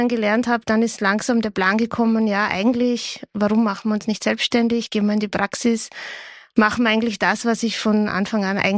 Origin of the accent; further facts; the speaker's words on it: Vienna, Austria; Ich komme ursprünglich aus Wien, bin also eine Wienerin eigentlich, habe aber oft und viel eigentlich in Niederösterreich gearbeitet und auch gewohnt schon.